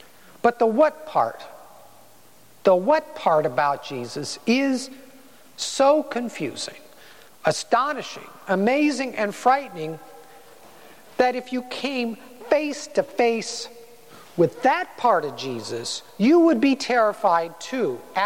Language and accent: English; Cupertino, California, United States; One of my favorite whoppers is about the namesake of my hometown, Joseph of Cupertino.